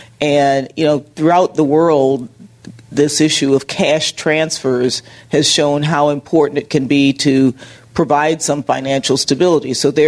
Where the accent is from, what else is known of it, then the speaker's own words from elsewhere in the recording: Buffalo, New York, United States; One other one, because it's my hometown, Buffalo.